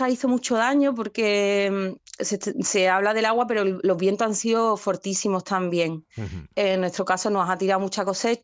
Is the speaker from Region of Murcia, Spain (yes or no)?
no; Los Barrios, Andalusia, Spain; pertenece al término de Los Barrios, yo soy de Los Barrios